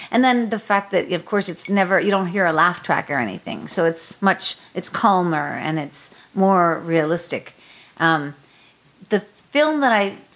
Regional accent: Pittsburgh, Pennsylvania, United States; Like, I grew up in Pittsburgh, so it's like that same scene, that same landscape.

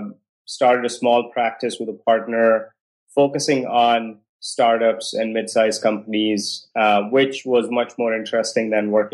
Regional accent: Delhi, India; But I grew up in Delhi all the way through my undergrad

